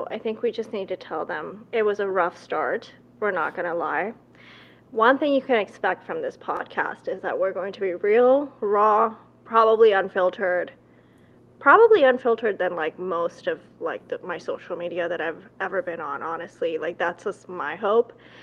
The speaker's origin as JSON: {"language": "English", "country": "Pakistan", "tie": "born or raised there", "moved": "as an adult", "lives_now": "United States", "said": "I grew up in Pakistan. I came to the U.S. as an international student. I've been in the U.S. since 2006."}